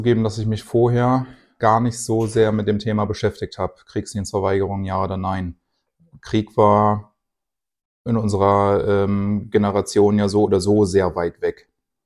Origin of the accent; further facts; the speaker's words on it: Lower Saxony, Germany; Ich bin in Niedersachsen groß geworden, an der Nordsee.